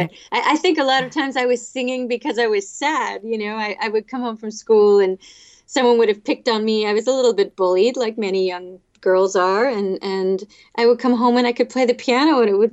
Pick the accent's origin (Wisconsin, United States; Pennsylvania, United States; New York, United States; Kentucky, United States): New York, United States; Port Chester; I was brought up in a suburb of New York. I was born in Port Chester, New York